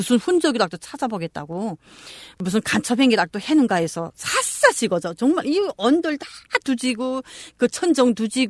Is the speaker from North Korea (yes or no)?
yes; Jeongju, North Pyongan, North Korea; moved away as an adult; also born or lived in North Hamgyong; now in South Korea; 평안북도 정주에서 네. 한 30년을 살았어요.